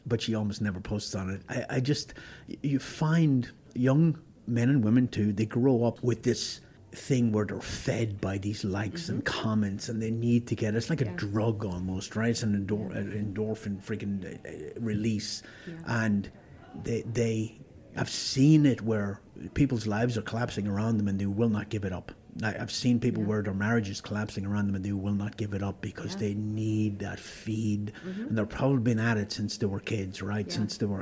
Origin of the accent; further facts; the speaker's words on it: Ireland; so I'm from Ireland, my wife's from Sweden, so we grew up in Europe